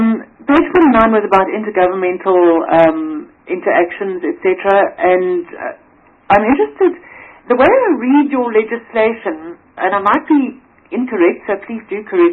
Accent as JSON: {"language": "English", "town": "Nelson Mandela Bay", "region": "Eastern Cape", "country": "South Africa", "said": "as you probably know by now, I'm from the Nelson Mandela Bay Metro."}